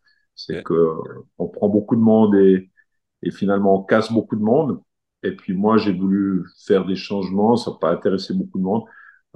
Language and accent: French; Jura, Switzerland; Moi, je viens du Jura suisse.